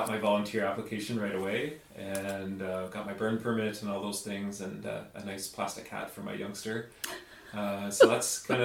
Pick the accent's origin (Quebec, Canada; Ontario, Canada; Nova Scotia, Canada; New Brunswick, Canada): Ontario, Canada; I grew up in Lanark County. I went to high school in Carlton Place.